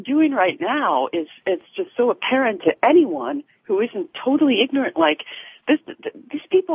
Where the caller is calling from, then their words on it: Ithaca, New York, United States; Hi. Well, I'm calling from the Twilight Zone here. Rod Sterling is from here.